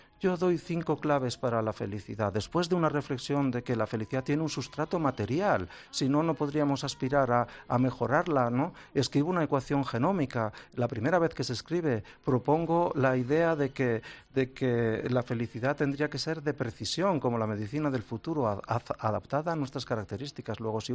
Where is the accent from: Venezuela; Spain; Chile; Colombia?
Spain; Sabiñánigo, Aragon; Todo el mundo me conoce en mi pueblo, en Sabiñánigo